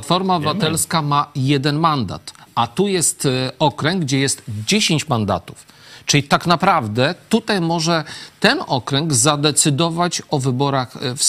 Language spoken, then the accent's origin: Polish; Lublin, Lublin Voivodeship, Poland; bo generalnie ja mieszkam w Lublinie, pochodzę z Lublina